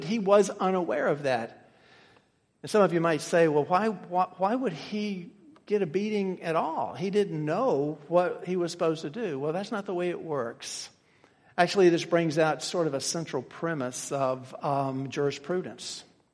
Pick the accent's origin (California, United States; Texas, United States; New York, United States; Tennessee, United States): Tennessee, United States; I'm from Tennessee, so we don't do this in Tennessee.